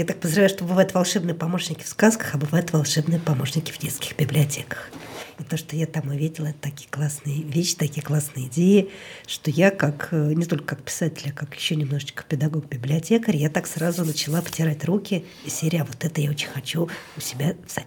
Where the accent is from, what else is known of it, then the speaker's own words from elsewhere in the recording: Moscow, Russia; Как бы я родилась и выросла в Москве, и вот на окраине Москвы обычная такая стекляшечка, где библиотекарь тебя уже знает